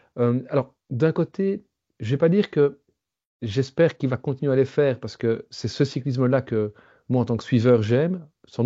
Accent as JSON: {"language": "French", "country": "Belgium", "tie": "born or raised there", "said": "moi, je suis un Belge qui a grandi dans les années 80-90"}